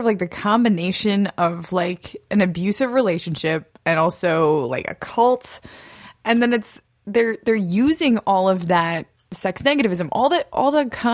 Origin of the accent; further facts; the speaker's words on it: Midwest, United States; just because, like, I'm from the Midwest.